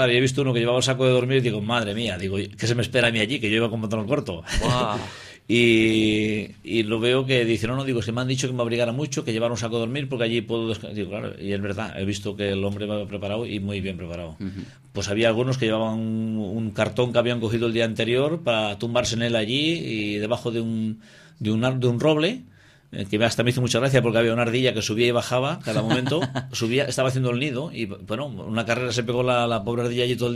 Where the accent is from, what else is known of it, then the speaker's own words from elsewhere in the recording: Ourense, Galicia, Spain; Mira, fíjate, yo soy de allí de Orense, vivo en Cataluña, llevo 32 años, pero... Soy también de aquí de Orense